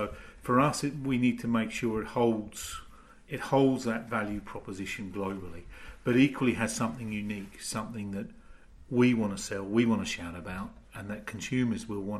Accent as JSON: {"language": "English", "country": "Australia", "said": "being Australian"}